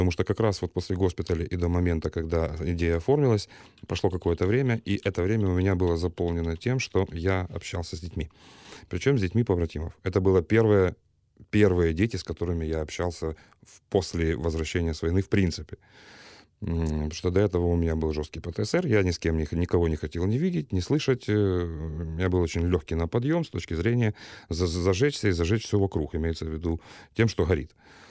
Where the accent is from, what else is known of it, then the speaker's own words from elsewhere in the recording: Kyiv, Ukraine; also born or lived in Ternopil; Киев — это город, в котором я родился. Родился в Тернополе. В котором я прожил, в общем, прожил, считая, с 3 лет. Вырос, я хотел сказать.